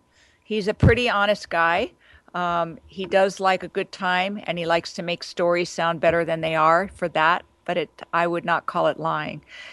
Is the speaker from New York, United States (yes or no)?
yes; New York, United States; Oh, New York, my hometown.